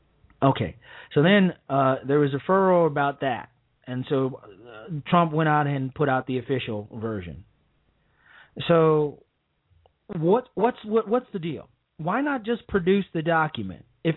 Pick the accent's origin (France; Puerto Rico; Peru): Puerto Rico; Ponce; born there; I happen to be born in Puerto Rico, in Ponce, Puerto Rico. My mom's was Puerto Rican, my dad black. So I was born in Ponce